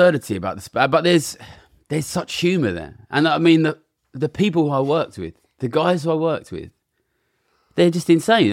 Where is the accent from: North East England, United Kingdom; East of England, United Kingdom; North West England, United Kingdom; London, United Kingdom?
London, United Kingdom; I come from London.